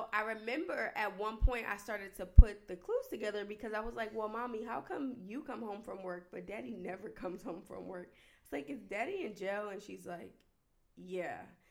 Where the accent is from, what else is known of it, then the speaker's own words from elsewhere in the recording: New Jersey, United States; I'm the oldest of 7 children. I'm from New Jersey.